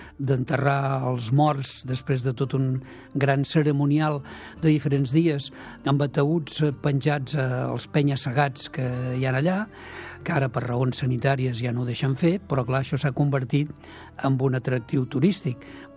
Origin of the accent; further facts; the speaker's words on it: Vic, Catalonia, Spain; sóc de Vic i puc parlar en propietat perquè tinc molts amics verdagarians